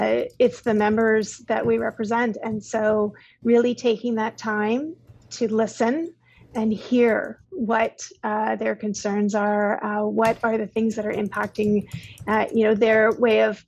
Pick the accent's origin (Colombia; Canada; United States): Canada; Toronto, Ontario; I grew up in Ontario. Born and bred in Toronto, you know, as they try to tell us it's the center of the universe, but it's not. But I grew up a city girl, but very much enjoyed traveling from a very young age all around the world.